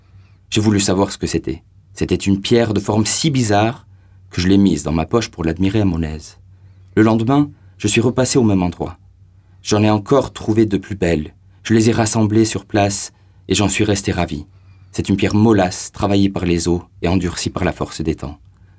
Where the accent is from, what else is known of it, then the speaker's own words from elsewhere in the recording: Perpignan, Occitanie, France; ça me rappelle un peu mon enfance. J'ai grandi en partie à Perpignan, entouré de ces vignes de grenache et de syrah